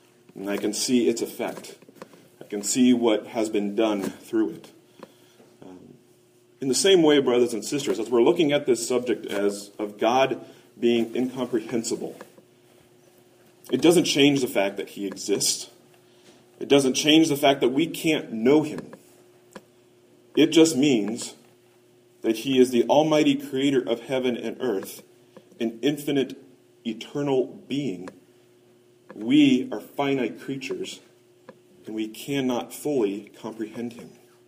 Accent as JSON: {"language": "English", "town": "Kansas City", "region": "Missouri", "country": "United States", "tie": "born or raised there", "said": "And growing up in Kansas City, I was a big Chiefs fan"}